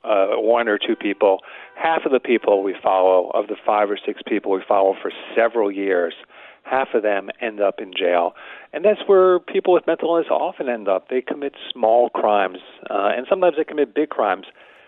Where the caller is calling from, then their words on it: New York City, New York, United States; I'm calling from New York City, and we have a lot